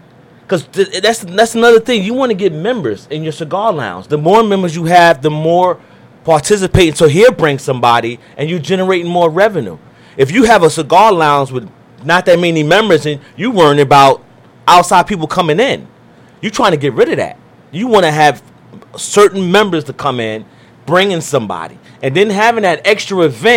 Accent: New York, United States; I heard of that in cities of New York. I'm from New York, so I heard that.

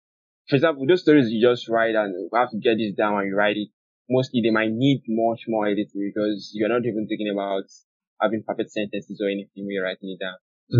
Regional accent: Nigeria; born there; first language Yoruba; English is a second language; I live in Nigeria. I was born in Nigeria, and English is the official language spoken in Nigeria. So I've always written in English since when I was young. Though I can speak in my native language, I write in English.

